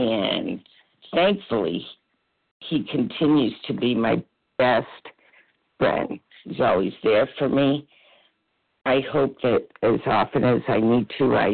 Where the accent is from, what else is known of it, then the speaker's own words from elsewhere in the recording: New Hampshire, United States; from New Hampshire